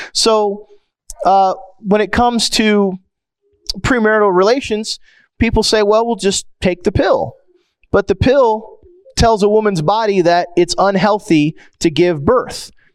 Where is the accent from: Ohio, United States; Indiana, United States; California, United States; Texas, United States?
Indiana, United States; I grew up in Indiana, and Ryan White was a young child in Indiana